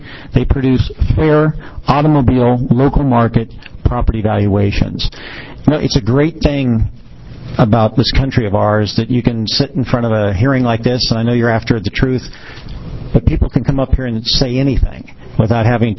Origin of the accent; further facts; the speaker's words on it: Kansas City, United States; Excuse me. I'm from Kansas City.